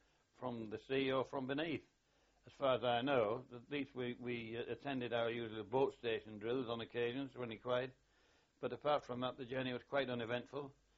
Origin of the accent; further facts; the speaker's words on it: Hull, Yorkshire and the Humber, United Kingdom; a rail warrant to my hometown of Hull.